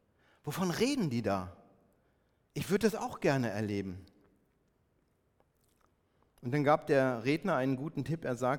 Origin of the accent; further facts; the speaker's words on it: Northern Germany, Germany; Als wir damals von Braunschweig in den tiefen Süden nach Neustadt als Norddeutsche gehen sollten